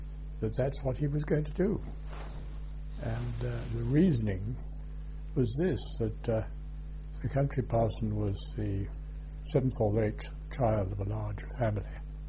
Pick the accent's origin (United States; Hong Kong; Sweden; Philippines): Hong Kong; born there; I was born in Hong Kong, because my parents lived there for a very long time, my father for nearly 50 years.